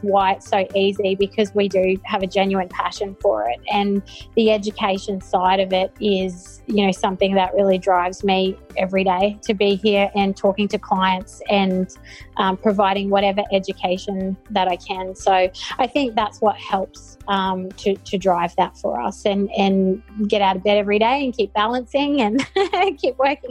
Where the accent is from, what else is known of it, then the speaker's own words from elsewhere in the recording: Thursday Island, Queensland, Australia; But, yeah, up until the end of year 9, we did all our growing up on Thursday Island.